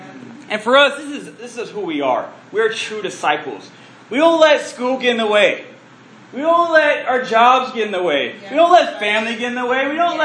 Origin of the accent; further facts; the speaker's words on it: Oregon, United States; But I'm from Oregon, so I grew up with, you know, a certain amount of friends.